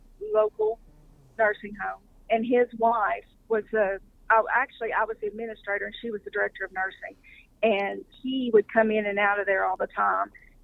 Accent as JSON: {"language": "English", "town": "Ringling", "region": "Oklahoma", "country": "United States", "tie": "born or raised there", "said": "I mean, I grew up in Ringling, which is, everybody was, you know, go party in Wilson or go party in Ringling."}